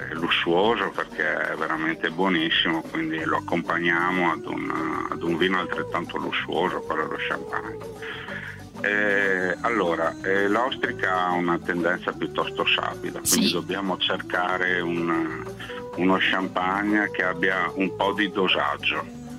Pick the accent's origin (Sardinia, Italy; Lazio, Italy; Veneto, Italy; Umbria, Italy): Veneto, Italy; Da buon veneto si iniziava presto anche ad aiutare, ad imbottigliare tutto quanto